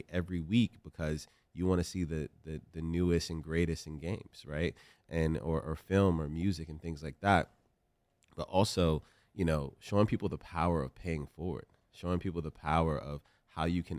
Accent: Richmond, Virginia, United States; I come from Southside Richmond, Virginia. I grew up in the hood, man.

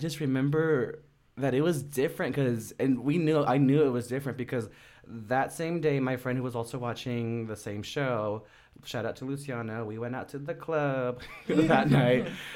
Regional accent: Denver, Colorado, United States; I was born and raised in Denver, but my mom is from Mexico City.

